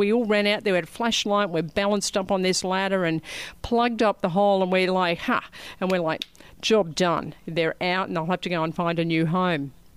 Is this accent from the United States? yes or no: no; Victoria, Australia; In Victoria, my home state